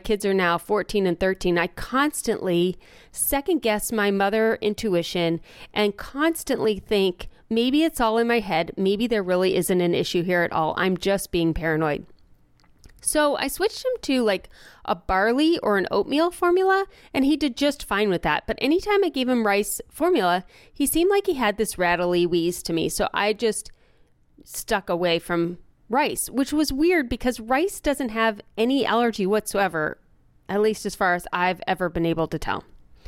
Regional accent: Akron, Ohio, United States; Well, we lived in Cincinnati, Ohio, and I grew up in Akron, Ohio, so we would commonly drive back and forth, which was a 4-hour drive.

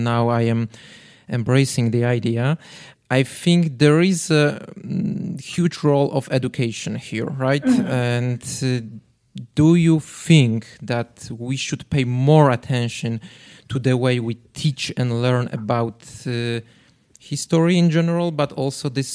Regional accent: Dąbrowa Górnicza, Silesian Voivodeship, Poland; One story I have is from my hometown in Upper Silesia region in Dąbrowa Górnicza

